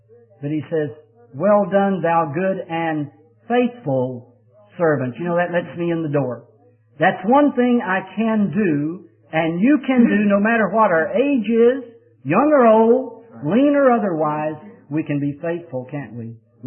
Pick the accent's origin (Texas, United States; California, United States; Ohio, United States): Texas, United States; because I'm from Texas too